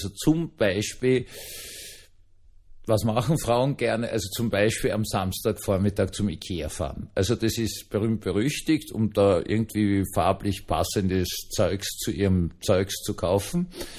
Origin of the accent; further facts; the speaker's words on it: Austria; Wir sind auf jeden Fall als Österreicher Ihnen unfassbar dankbar dafür